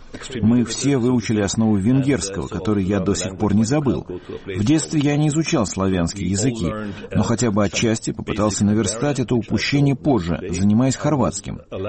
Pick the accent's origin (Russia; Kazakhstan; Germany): Germany; я родился не в Австрии, а в Германии. Я вырос в Германии, но моя идентичность и не немецкая.